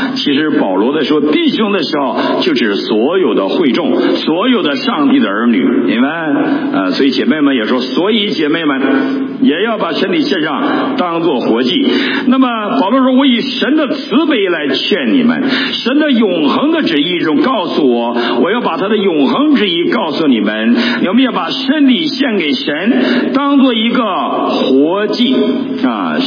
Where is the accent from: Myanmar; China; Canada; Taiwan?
China; 我们做中国大陆的教会的牧师的，我们都知道我们都跟你们一样，我们生在一个文化中，我们在一个共产主义的文化中被熏陶长大